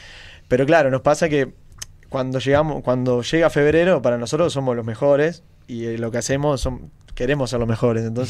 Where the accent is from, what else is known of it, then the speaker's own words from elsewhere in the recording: Colón, Montevideo, Uruguay; Nosotros somos de Colón y teníamos muy cerca